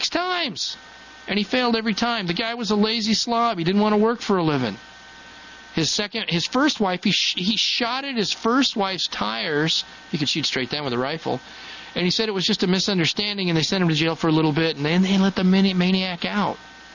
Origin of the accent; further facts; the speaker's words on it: Delaware, United States; But yeah, I'm from Delaware.